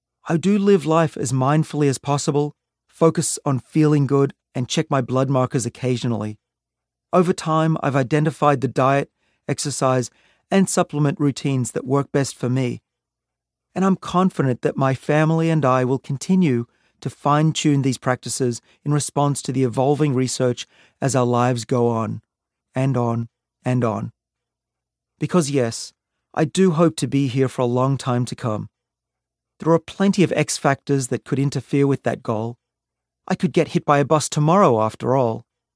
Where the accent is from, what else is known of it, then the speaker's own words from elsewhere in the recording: Australia; moved away; As an Aussie, I was taught that big boys don't cry. But nowadays, when I have the time and the sense to pause for a few moments to ponder my life, it's easy to get a little teary. I grew up in a free country, then I moved to an even freer one.